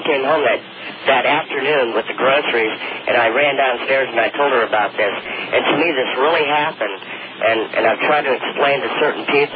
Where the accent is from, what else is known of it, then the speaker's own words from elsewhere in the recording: Newport News, Virginia, United States; also born or lived in Falls Church, Virginia; I'm from Newport News, Virginia, Robert.